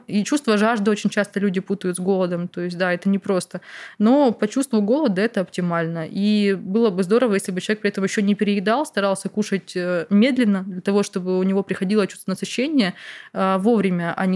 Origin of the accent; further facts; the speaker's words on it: Krasnoyarsk, Krasnoyarsk Krai, Russia; born there; moved away; Допустим, в Красноярске, где я родилась, там негде ездить действительно.